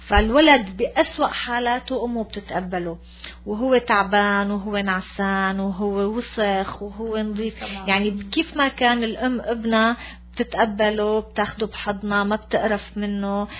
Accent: Damascus, Damascus Governorate, Syria; also born or lived in Golan Heights; أنا من الجولان نازحة لما نزحنا بال67 كنت صف ثالث ابتدائي ففتنا على المدرسة كبرنا بالشام وطلعنا بالشام ودرسنا بالشام

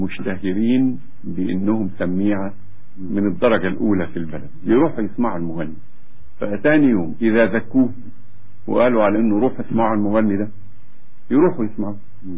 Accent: Egypt; خيبة أمل ركبة جمل زي ما بيقولوا عندنا في مصر

